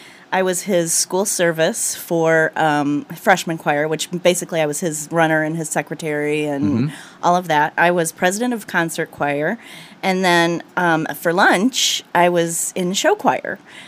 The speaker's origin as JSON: {"language": "English", "town": "St. Joseph", "region": "Michigan", "country": "United States", "said": "St. Joseph, Michigan."}